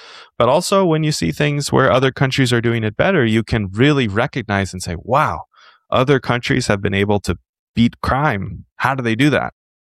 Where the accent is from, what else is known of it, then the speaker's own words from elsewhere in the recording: California, United States; because I'm from California, I love socialism.